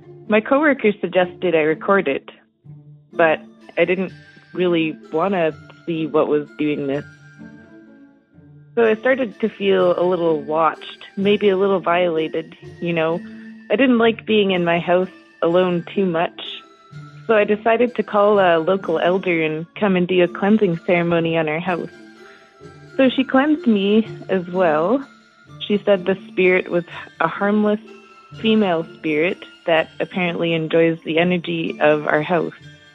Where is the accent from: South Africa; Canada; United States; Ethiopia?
Canada; Flin Flon, Manitoba; I'm from Flin Flon, Manitoba.